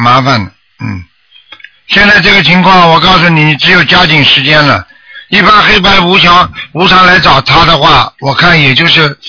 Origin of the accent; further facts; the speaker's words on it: China; 我们中国人有句话，对不对啊？